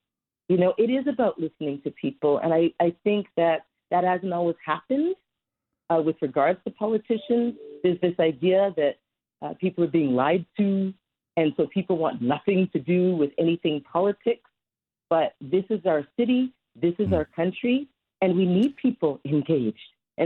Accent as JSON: {"language": "English", "town": "Toronto", "region": "Ontario", "country": "Canada", "tie": "born or raised there", "said": "I love the city of Toronto, it's my hometown"}